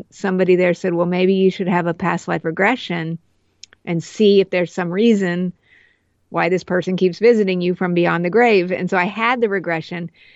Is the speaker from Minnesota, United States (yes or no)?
no; New Mexico, United States; also born or lived in Colorado Springs, United States; I grew up in New Mexico part of the time, and then we lived in Colorado Springs.